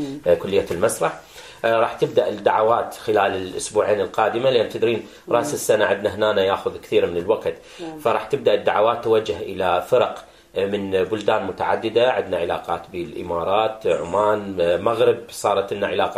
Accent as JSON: {"language": "Arabic", "country": "Iraq", "also_born_or_lived": "Sweden", "said": "أنا عراقي. نعم. أحب بلدي. صحيح عشت بالسويد لظروف معينة، أحب السويد كلش"}